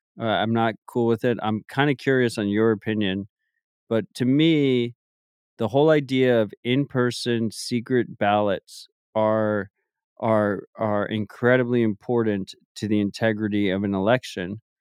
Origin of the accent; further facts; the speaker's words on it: United States; But as an American, this is important.